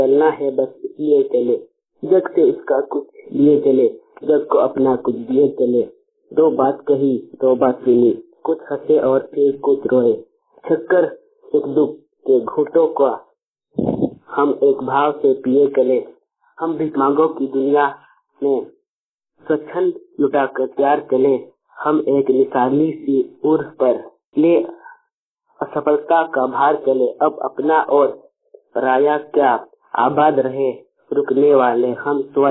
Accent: India; वर्ग 9, थाना गलोडी बहुरे पंचायत के जड़िया टोला के रहने वाला हूँ।

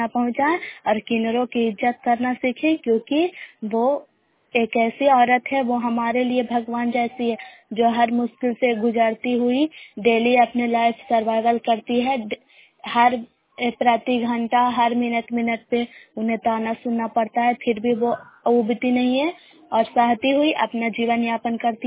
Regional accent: Bairiganj, Bihar, India; ग्राम बैरिंगंज post मकरौता जिला नालंदा के निवासी हूँ

